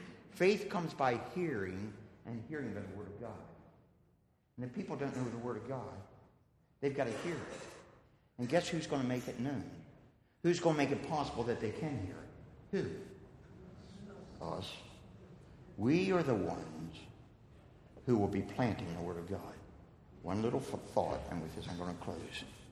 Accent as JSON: {"language": "English", "region": "Maryland", "country": "United States", "tie": "born or raised there", "said": "I was raised up in the Carroll County, Baltimore County area. And we were out in the country"}